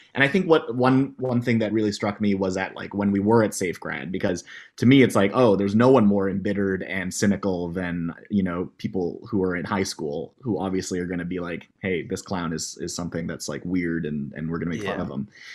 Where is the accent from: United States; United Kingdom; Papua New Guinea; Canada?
Canada; Halifax, Nova Scotia; we are city people, right? I think we were from Halifax. We came from Toronto before